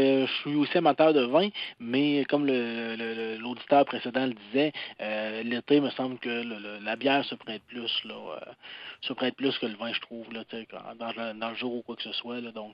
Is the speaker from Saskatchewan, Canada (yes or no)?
no; Quebec, Canada; Moi, je suis du Bas-Saint-Laurent.